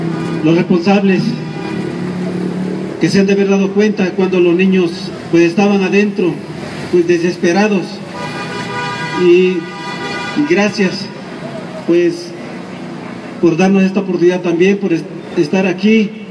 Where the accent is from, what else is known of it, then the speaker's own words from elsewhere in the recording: Tixtla de Guerrero, Guerrero, Mexico; soy originario de Tixla de Guerrero